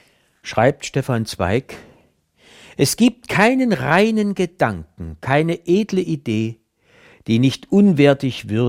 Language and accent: German; Saxony, Germany; accent: Saxon; Und wenn wir hier in Sachsen nicht unseren Dialekt, unsere Sprache sprechen dürfen